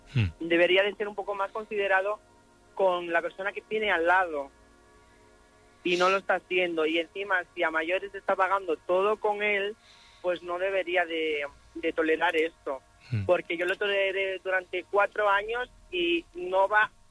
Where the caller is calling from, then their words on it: Ponferrada, Castile and León, Spain; Soy de Ponferrada.